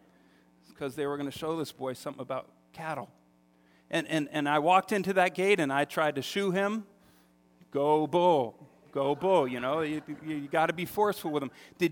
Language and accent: English; United States; You know, I'm from New York, New Jersey. We can handle that stuff.